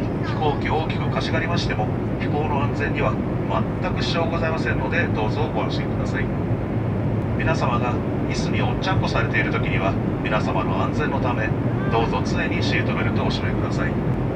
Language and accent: Japanese; Otaru, Hokkaido, Japan; 私は当便の機長で北海道小樽市出身です。靴下履くとき4個以上っていう残機が大好きな